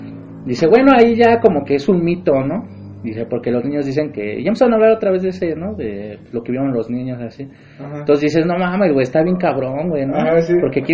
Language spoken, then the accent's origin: Spanish; Mexico; Pero así somos los mexicanos, güey.